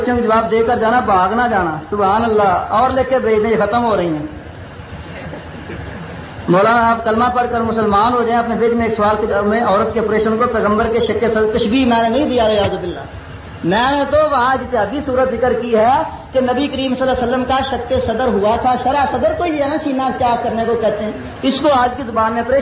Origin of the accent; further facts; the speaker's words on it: Hela, Punjab, Pakistan; یا یہ جھوٹ ہے کہ میں پہلے انفی تھا؟ اللہ کے فضل سے بالکل سچا, میرا گاؤں ہیلا ہے, تحصیل فالیہ ہے, ضلع منڈی باودین ہے, وہاں کا میں رہنے والا ہوں